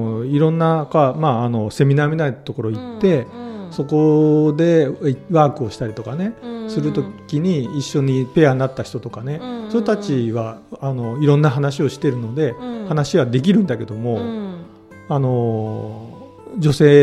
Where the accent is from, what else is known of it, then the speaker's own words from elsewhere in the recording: Nagoya, Aichi, Japan; now in Hiroshima, Japan; 僕名古屋が地元なんだけど、地元に帰ればね、まあ、いるんだけど、